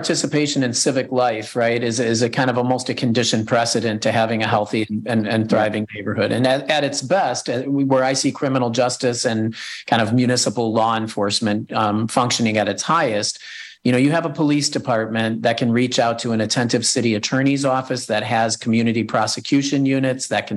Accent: Chicago, Illinois, United States; I'm from Chicago, Evan.

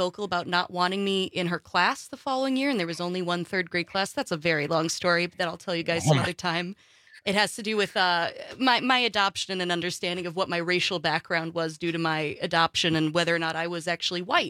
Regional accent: Springstead, Wisconsin, United States; I'm originally from very, very far up north, close to our Park Falls station through Civic Media. I'm from Springstead, technically.

